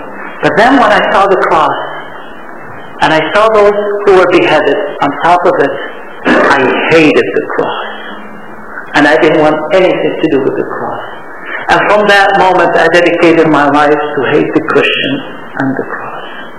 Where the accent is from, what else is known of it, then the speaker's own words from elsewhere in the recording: Lebanon; To me, when I grew up in Lebanon